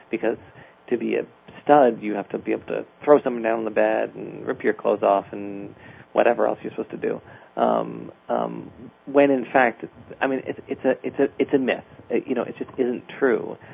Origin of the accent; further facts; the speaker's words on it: Canada; I mean, I should say I'm Canadian.